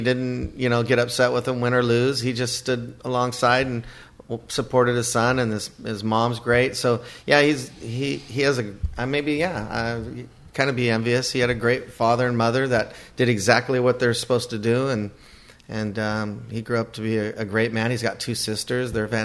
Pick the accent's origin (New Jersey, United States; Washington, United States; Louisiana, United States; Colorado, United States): Washington, United States; I'm from Washington State.